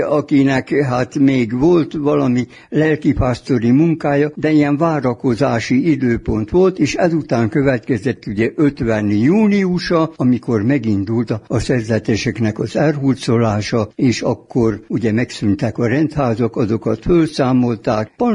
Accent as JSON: {"language": "Hungarian", "town": "Galambok", "region": "Zala", "country": "Hungary", "tie": "born there", "said": "Galambok volt a szülőfalum, a Zalakaros mellett van, a fürdő mellett."}